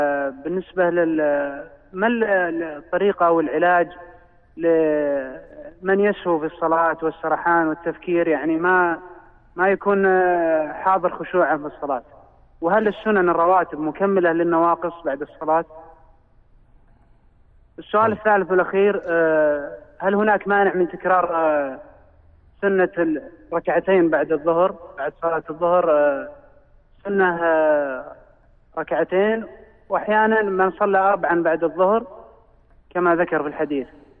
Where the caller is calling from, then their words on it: Riyadh, Riyadh Province, Saudi Arabia; من الرياض.